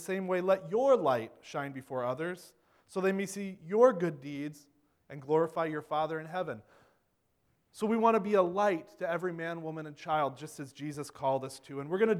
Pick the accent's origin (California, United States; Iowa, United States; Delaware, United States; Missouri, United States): Iowa, United States; I grew up in Iowa. My dad's a CMA pastor, and that's we grew up in a small town in northern Iowa